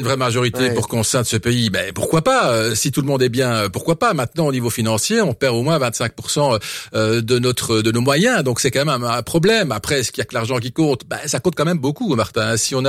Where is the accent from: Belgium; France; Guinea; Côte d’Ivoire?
Belgium; Namur, Wallonia; born there; moi je suis né à Namur, je suis en Psoa, à la maternité Sainte-Élisabeth.